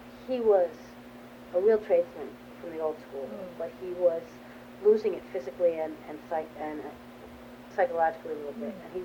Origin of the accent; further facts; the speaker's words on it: New York City, New York, United States; then I moved back to New York City, because I was from New York, and I was getting bored in the country. I'd spent 8 years there